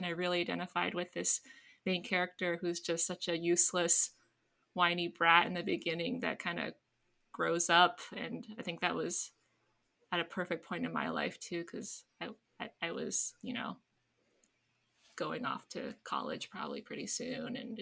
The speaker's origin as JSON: {"language": "English", "country": "Canada", "tie": "born or raised there", "said": "So I grew up in Canada, mm-hmm. and I grew up watching the horrible"}